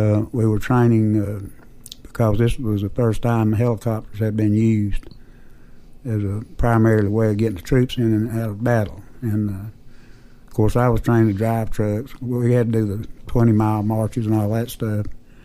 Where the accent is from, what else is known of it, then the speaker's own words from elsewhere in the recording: Tampa, Florida, United States; Hillsborough County, Florida, Tampa.